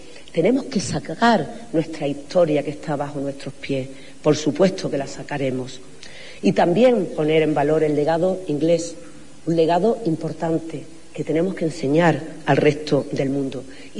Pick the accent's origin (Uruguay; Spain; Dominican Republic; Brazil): Spain; Huelva, Andalusia; no voy a permitir como alcaldesa que nadie pise mi tierra. Huelva por encima de todo.